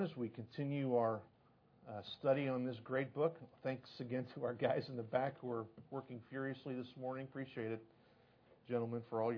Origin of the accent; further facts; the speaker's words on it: Illinois, United States; Growing up outside of Chicago, nearly every Sunday afternoon when a baseball game wasn't on, I would sit down and turn on WGN Channel 9